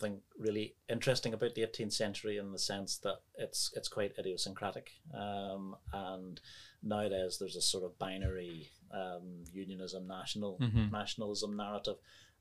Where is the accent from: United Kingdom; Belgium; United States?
United Kingdom; Belfast, Northern Ireland; and I'm originally from Belfast, and so my focus really tended to be to be there.